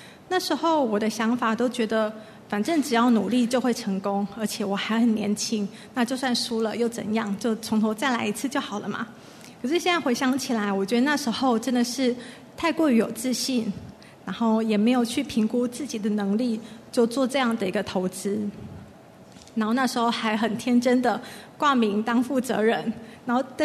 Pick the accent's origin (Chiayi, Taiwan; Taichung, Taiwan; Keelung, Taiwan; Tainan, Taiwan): Taichung, Taiwan; Wuqi; 但我是来自台中靠海的一个乡镇无期，那是一个民风淳朴的地方。我们家里有四个小孩，我是排行老三。